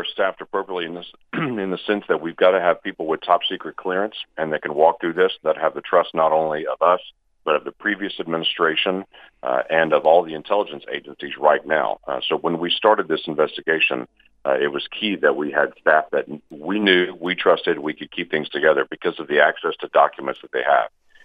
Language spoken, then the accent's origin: English; Oklahoma, United States; You know, I come from Oklahoma, and so Will Rogers had many jokes about Congress in the 1930s